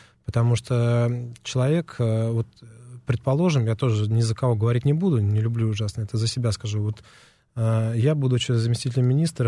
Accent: Moscow, Russia; Я из Москвы, я коренной москвич.

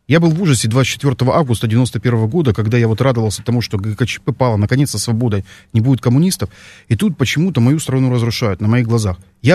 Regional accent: Donetsk, Donetsk Oblast, Ukraine; also born or lived in Kyiv; now in Moscow, Russia; Я живу полгода в Москве. Поверьте мне, я не вижу никаких различий. Я 17 лет жил в Донецке. 29 лет жил в Киеве.

